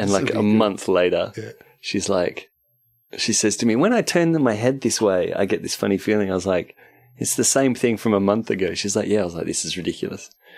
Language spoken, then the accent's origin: English; Perth, Western Australia, Australia; There's a hospital I'm from Perth originally